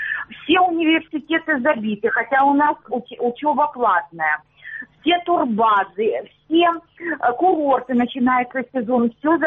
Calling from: Starobilsk, Luhansk Oblast, Ukraine; Здравствуйте, я с Луганщины, со Старобельска.

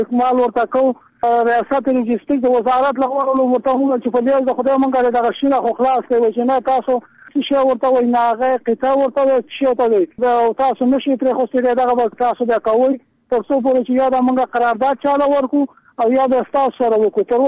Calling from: Kunar, Afghanistan; ما د کونړ نه ټلیفون کړی دی.

